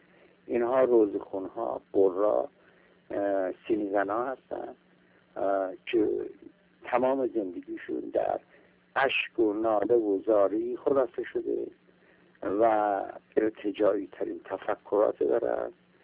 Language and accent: Persian; Iran; من یک ایرانیم، به همه علت در ایران این مسئله جا افتاده است